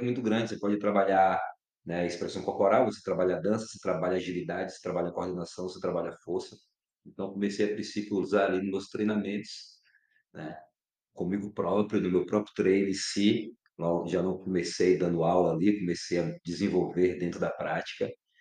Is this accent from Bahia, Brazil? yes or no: yes; Bahia, Brazil; Como um bom baiano que sou, a capoeira tá no sangue.